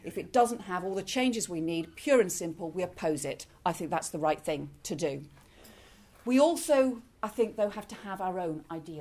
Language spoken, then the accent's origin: English; England, United Kingdom; also born or lived in Scotland; I was born in Scotland, brought up in England, family from the north, went to school in the south.